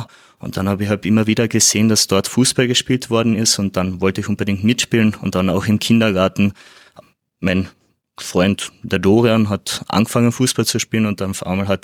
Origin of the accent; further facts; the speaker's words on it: Klagenfurt, Carinthia, Austria; born or raised there